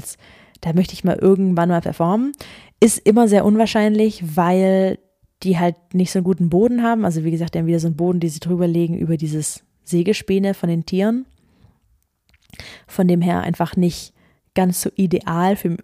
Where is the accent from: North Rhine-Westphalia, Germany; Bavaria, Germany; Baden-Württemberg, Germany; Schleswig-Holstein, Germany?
Baden-Württemberg, Germany; Ulm; Ich komme ja aus Ulm